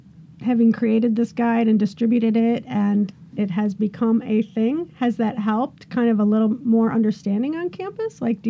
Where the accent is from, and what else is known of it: Michigan, United States